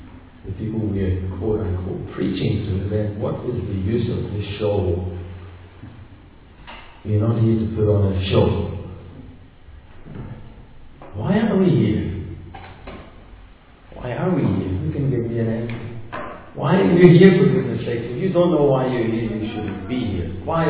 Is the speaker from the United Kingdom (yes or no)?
yes; Scotland, United Kingdom; accent: Scottish; I asked Srila Prabhupada, in my Scottish accent, I've got a Scottish accent. It used to be a lot more Scottish in those days.